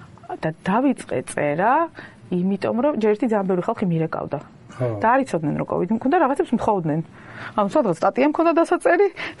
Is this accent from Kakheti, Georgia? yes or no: yes; Kakheti, Georgia; ან ცუდი სიტყვები კახელი ვარ შესაბამისად